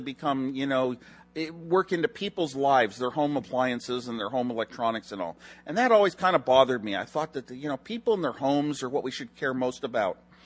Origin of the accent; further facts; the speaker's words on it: West Coast, United States; I grew up on the West Coast, you know, and I was very distant from the East Coast, and being shy, never really wanted to deal with those East Coasters.